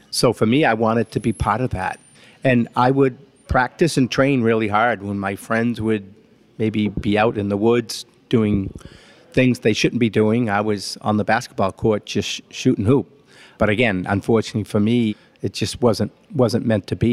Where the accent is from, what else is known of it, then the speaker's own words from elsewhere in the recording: Medford, Massachusetts, United States; When I was a young boy growing up not too far from Boston in my hometown of Medford, Mass., I wanted to be one thing only